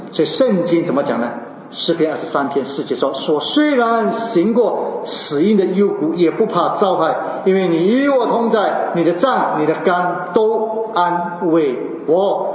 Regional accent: Singapore; 我们新加坡人可能呢会面对饥荒啊

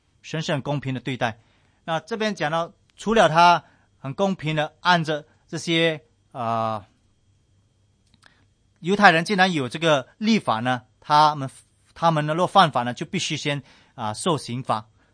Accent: China; 然后我们中国人以前那些他们自然他们有自己的立法了

